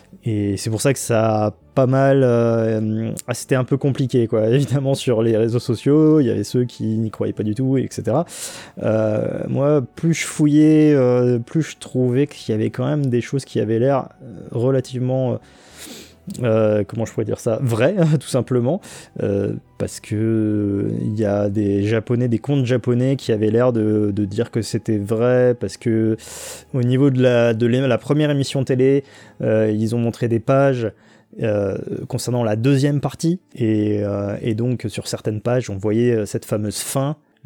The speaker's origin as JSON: {"language": "French", "country": "France", "said": "les meilleures infos que je puisse avoir en tant que français, on va dire, ne parlant pas japonais."}